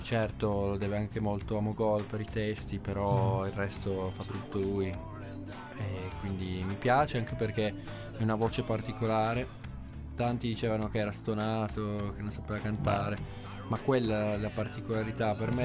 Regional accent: Piedmont, Italy; essendo di qua, devo dire che è più facile suonare in provincia, per esempio, dalle mie parti, che non qua a Torino.

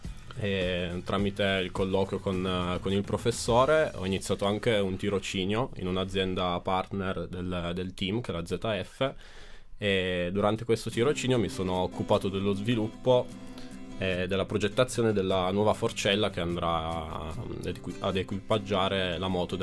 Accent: Chivasso, Piedmont, Italy; io sono di qua, sono nato a Chivasso, qua, quindi vicino a Torino.

